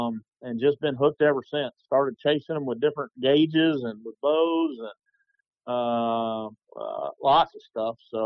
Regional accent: South Carolina, United States; high school, I got on a hunting club in Cottageville, South Carolina, which is about 25 minutes from my hometown.

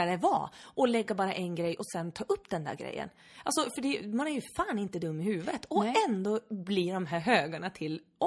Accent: Norrland, Sweden; accent: broad Norrland; Ja, så om jag pratar bredare norrländska, du sa ju det innan vi började spela in, att jag tydligen pratar

